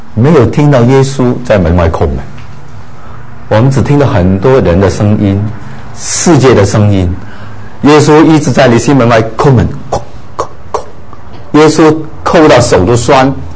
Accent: China; 我们中国人

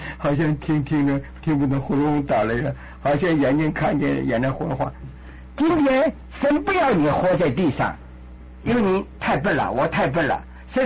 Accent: China; now in United States

